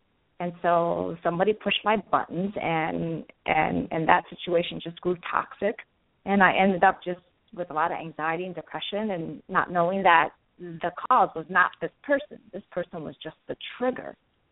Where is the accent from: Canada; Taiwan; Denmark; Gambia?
Taiwan; also born or lived in Los Angeles / New York; now in United States; I may have an Italian last name, but I am Asian, and I came here from Taiwan, and living in Los Angeles, and then living in New York